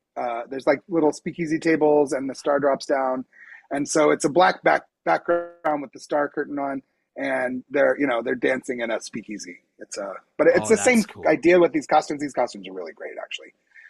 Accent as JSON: {"language": "English", "region": "Indiana", "country": "United States", "said": "Yeah, no, it's great. You're absolutely right. I'm from Indiana, actually."}